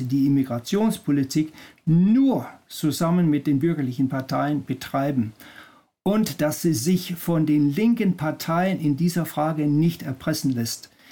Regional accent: Denmark; als Däne ist es schwierig, den Pessimismus zu bewahren.

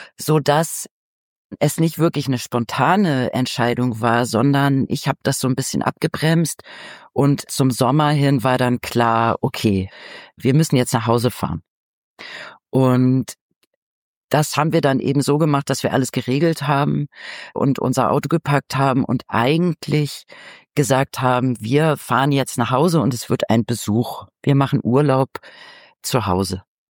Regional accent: Germany; moved away as an adult; also der Wegzug aus Deutschland war eben verbunden mit meinem Gefühl, dass ich nie wieder einen Fuß in meine Heimat setze.

